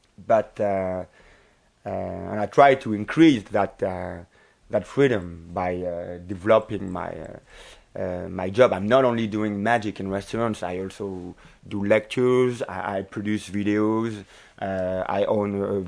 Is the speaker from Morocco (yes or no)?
no; Hauts-de-France, France; I'm from north of France. My dad is a postman and my mom doesn't work. So I was in the country, in the north of France, a little bit lost, about 700 people in the village. So there were more cows than people.